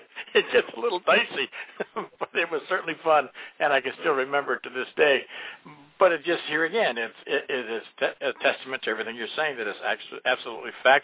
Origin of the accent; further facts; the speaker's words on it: Michigan, United States; because being born and raised in Michigan, we had a little family area, a little lake lot, if you will